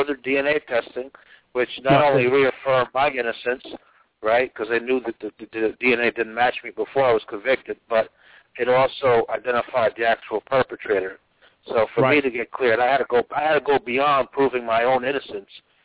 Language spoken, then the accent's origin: English; New York, United States; I'm an exoneree from New York.